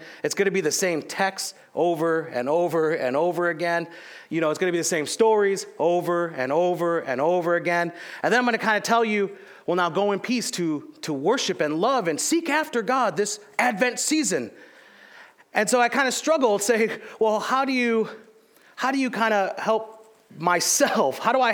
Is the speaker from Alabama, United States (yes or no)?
no; St. Charles, Missouri, United States; We moved here from Canada. I was raised here in St. Charles.